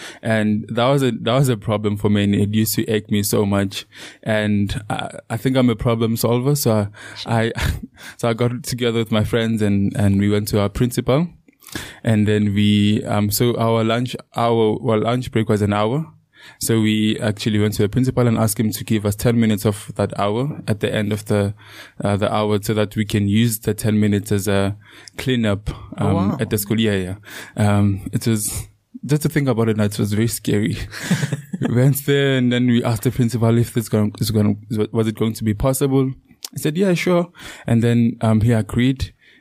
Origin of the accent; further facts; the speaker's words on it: Leandra, Mpumalanga, South Africa; now in Secunda, South Africa; That was my life growing up in Leandra. So for someone that grew up in Leandra, there's a place called Secunda. It's a city or a town 30 minutes away from Leandra, and that's where I stay now.